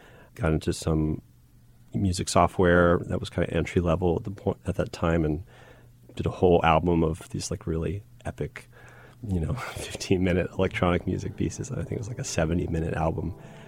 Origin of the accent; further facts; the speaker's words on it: Kentucky, United States; I'm from Kentucky, but it just happens to have like nationally recognized percussion program.